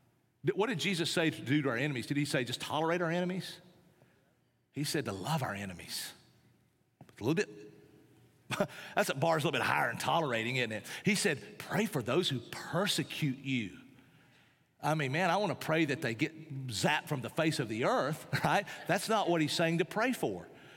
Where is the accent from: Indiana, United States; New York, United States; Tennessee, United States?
Tennessee, United States; But anyway, I'm from East Tennessee. That's why I've got to do this.